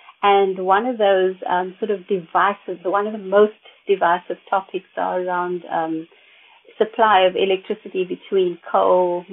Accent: South Africa; speaking as a South African again

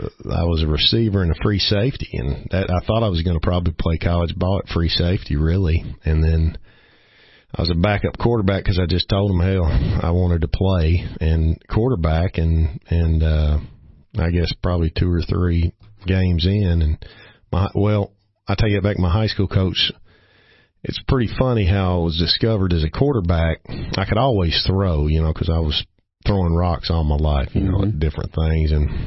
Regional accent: Richmond, Kentucky, United States; Well, you know, I grew up in Richmond, Kentucky.

